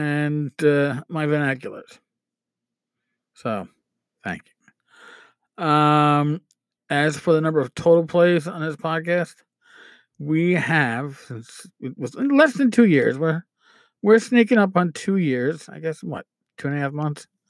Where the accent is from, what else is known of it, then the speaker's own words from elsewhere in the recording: New York City, New York, United States; accent: New York; Remember, I'm a New Yorker. I don't speak the King's English.